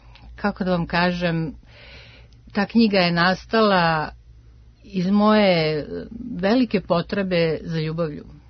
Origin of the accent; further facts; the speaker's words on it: Bosnia & Herzegovina; now in Munich, Germany; Ja dolazim iz Minhena, tačno. U Minhenu živim 30 godina već. Otišla sam za vreme rata, kad je počelo u Bosni. Inače sam Bosanka. Pričam ekavicu po potrebi i bosanskim po potrebi.